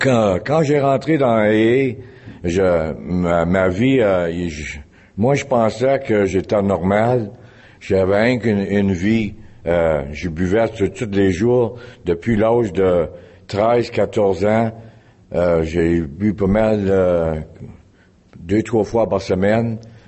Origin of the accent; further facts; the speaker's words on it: Welland, Ontario, Canada; born there; Je suis né à Welland, Ontario. C'est pas loin de Niagara Falls.